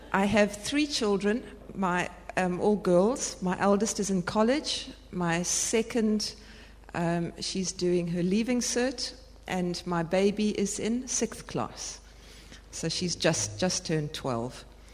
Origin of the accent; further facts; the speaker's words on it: South Africa; moved away; I'm from South Africa, been here 9 years.